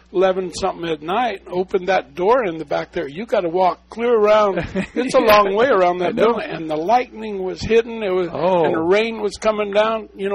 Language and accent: English; Washington, United States; When I moved here, I'm from Washington State.